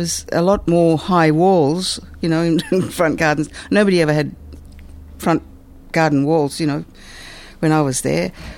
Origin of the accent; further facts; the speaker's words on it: Sri Lanka; now in Australia; Sri Lanka.